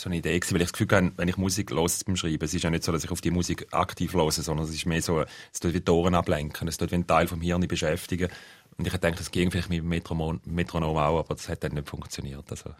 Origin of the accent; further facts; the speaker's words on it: Switzerland; now in Germany; In Deutschland hat man als Schweizer immer so einen gewissen Bonus.